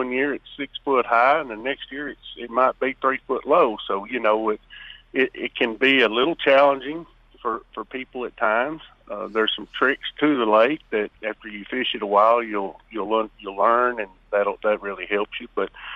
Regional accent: McKinney, Texas, United States; You know, I grew up here around McKinney and fished Lavon from, I think my first memories of fishing was probably on Lavon and back in the early 70s.

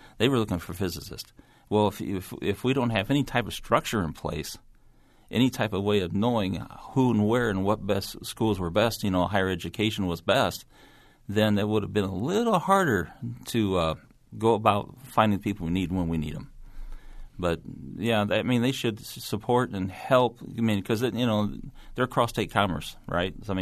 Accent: Minonk, Illinois, United States; I live outside of Benson, between Benson and Minunk, and I went to school at Minunk Dana Rutland. So I lived on the other side of Minunk before, and now I live on the other side between Minunk and Benson now. It's in Woodford County.

